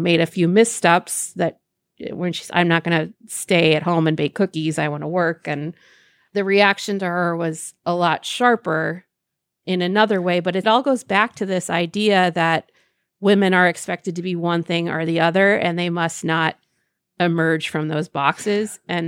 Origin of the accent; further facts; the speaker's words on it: Elkhart, Indiana, United States; Elkhart, Indiana. I'm actually here right now.